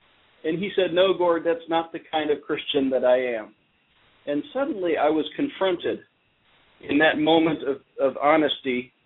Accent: Buffalo, New York, United States; Now, that was a hair-raising experience for a young Catholic boy from Buffalo, New York. I tell you, I was from Buffalo, New York, so here's a Yankee Northerner

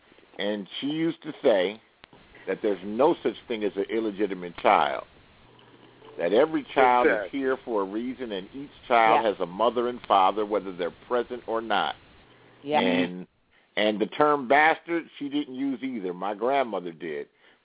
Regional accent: Los Angeles, California, United States; I'm from Los Angeles.

